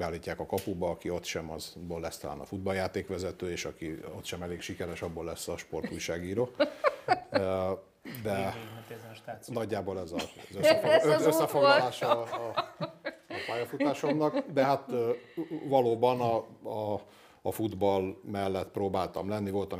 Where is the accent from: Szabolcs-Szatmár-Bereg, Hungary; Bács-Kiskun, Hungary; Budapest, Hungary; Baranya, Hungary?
Budapest, Hungary; olyan közigazgatási egységben nőttem fel, Budapest 5. kerület, ahol nincs futballpálya.